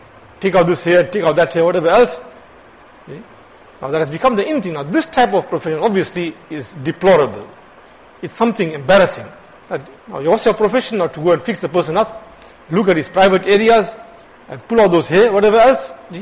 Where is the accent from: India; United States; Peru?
India; Now, you find some Indians, right? We're all Indian Muslims.